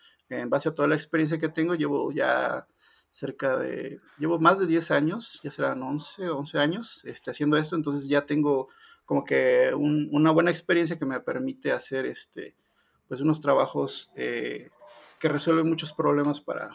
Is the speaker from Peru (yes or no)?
no; Guerrero, Mexico; moved away as an adult; now in Puebla, Mexico; Yo soy del estado de Guerrero y me vine a estudiar aquí a la ciudad de Puebla.